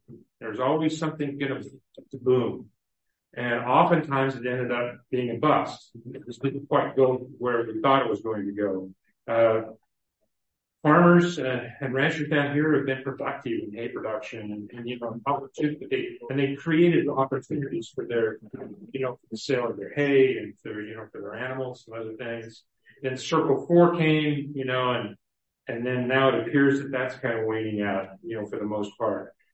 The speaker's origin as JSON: {"language": "English", "town": "Beaver", "country": "United States", "tie": "born or raised there", "said": "I graduated a few years further back, but I grew up in Beaver, and we had 50 in our graduating class."}